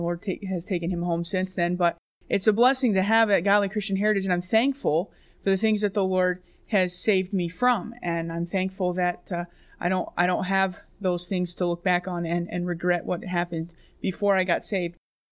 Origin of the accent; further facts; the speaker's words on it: Virginia Beach, Virginia, United States; now in England; I am from Virginia Beach, Virginia, and a missionary to England. My dad is a pastor. He was pastoring before I was born, so I've grown up in the ministry with my family